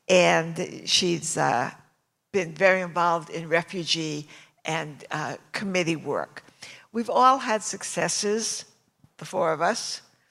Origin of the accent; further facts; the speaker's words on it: Fall River, Massachusetts, United States; now in Los Angeles, United States; I'm from Los Angeles. Actually, I'm originally from Fall River, Massachusetts, a very heavily Lebanese enclave in Fall River, Massachusetts. But I've been in LA for a long time.